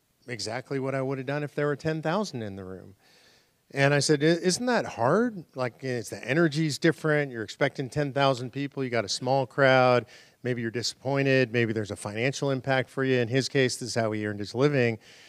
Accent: Los Angeles, California, United States; maybe it's not particularly good because I grew up in Los Angeles

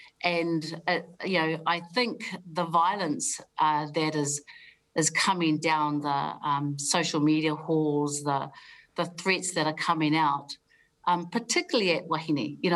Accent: Taranaki, New Zealand; You know, I'm from Taranaki, for goodness sake

